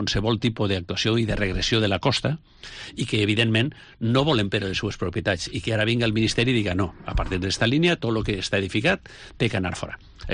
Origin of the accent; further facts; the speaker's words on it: Almassora, Valencian Community, Spain; Pues, jo soc d'Almassora, en la Praia d'Almassora, bueno, en Castelló